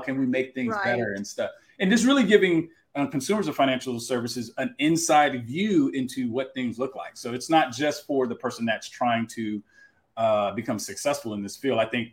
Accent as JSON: {"language": "English", "region": "Texas", "country": "United States", "tie": "born or raised there", "said": "we want to help people in Texas. That's my home state."}